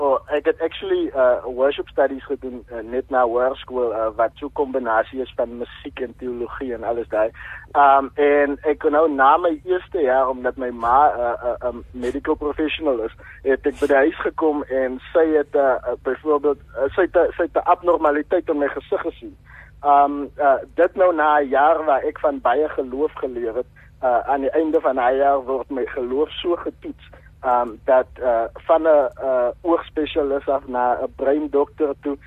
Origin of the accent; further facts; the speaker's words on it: Worcester, Western Cape, South Africa; ek is gebore in die Kaap, maar nie lank daarna nie het my ma hulle Woester te verhuis, want hulle is van Woester. En hulle het hulle gesetel daar, ek het in die kerk groot geword